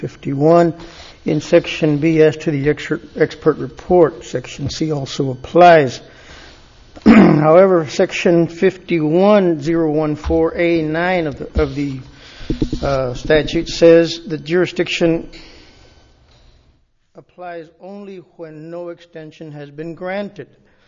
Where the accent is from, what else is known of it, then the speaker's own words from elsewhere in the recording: Edinburg, Texas, United States; I am from Edinburgh, Texas.